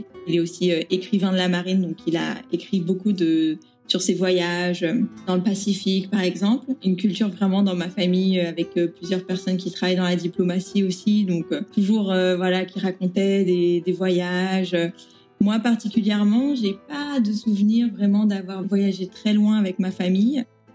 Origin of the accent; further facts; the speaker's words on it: Paris, Île-de-France, France; J'ai 28 ans, je viens de Paris. Je suis née et j'ai été élevée dans le 15e arrondissement de Paris.